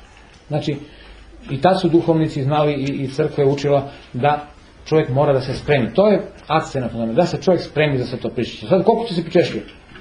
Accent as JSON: {"language": "Serbian", "country": "Serbia", "said": "Mi smo takvi Srbi da mora malo da nas iskušenja dobro izbiju"}